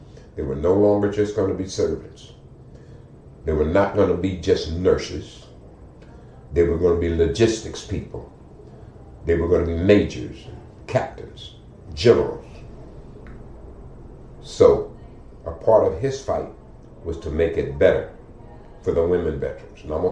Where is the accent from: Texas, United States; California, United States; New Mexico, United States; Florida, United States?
Texas, United States; I'm from Texas, and I only give out yellow roses.